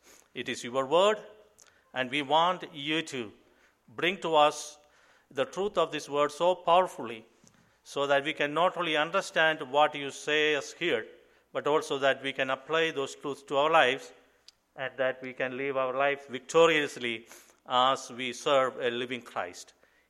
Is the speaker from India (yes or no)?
yes; Kerala, India; first language Malayalam; English is a second language; God has gifted me with the gift of writing songs in my native language, Malayalam.